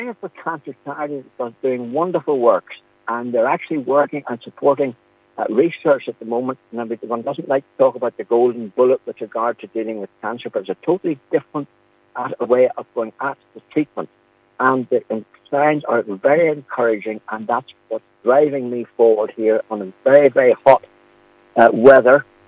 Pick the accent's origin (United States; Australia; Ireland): Ireland; Ulster; Now, Donegal is, to me, is home, and the way I look at it is I'm walking home